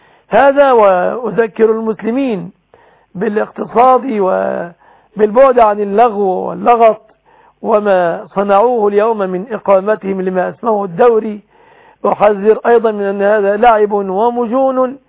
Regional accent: Egypt; بلادنا مصر

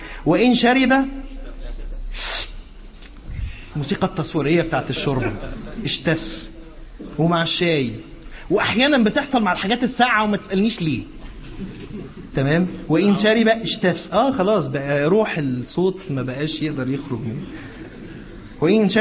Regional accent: Egypt

